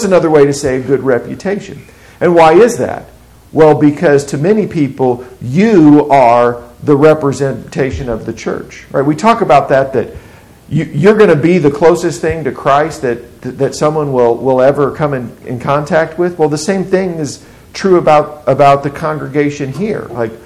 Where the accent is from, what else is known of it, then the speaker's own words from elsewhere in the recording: Kansas City, United States; Well, because I grew up in Kansas City.